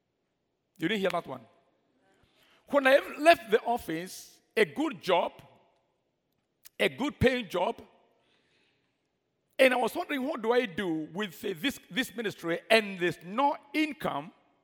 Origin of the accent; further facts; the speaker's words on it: Sabatia, Vihiga County, Kenya; I come from Sabatia Fire Station where we only sold donkeys and the best transport we saw is donkeys.